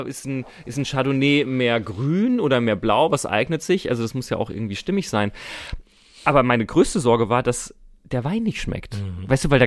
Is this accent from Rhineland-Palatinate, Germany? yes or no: yes; Rhineland-Palatinate, Germany; aufgewachsen in der Pfalz. Also bin ich zur Schule gegangen, da wohnt meine Family jetzt immer noch.